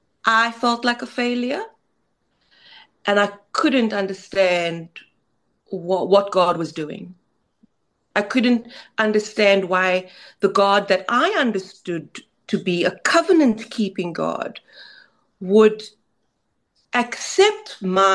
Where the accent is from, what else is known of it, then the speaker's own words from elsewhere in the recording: Mitchells Plain, Western Cape, South Africa; I grew up in Mitchells Plain, as you know, the hood.